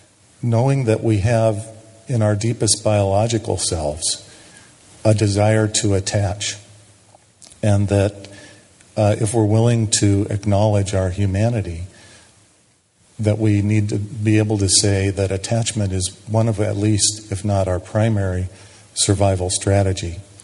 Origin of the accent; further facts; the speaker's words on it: Sheboygan, Wisconsin, United States; I'm from Sheboygan.